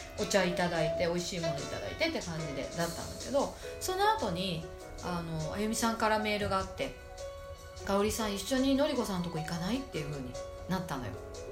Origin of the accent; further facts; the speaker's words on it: Brazil; まあ、ブラジル人だからひれ伏さないですけど